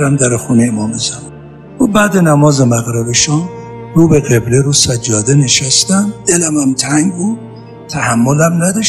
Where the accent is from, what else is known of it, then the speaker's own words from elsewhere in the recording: Iran; moved away as an adult; من وقتی از ایران اومدم لس آنجلس، این دانشگاهی که پذیرفته شدم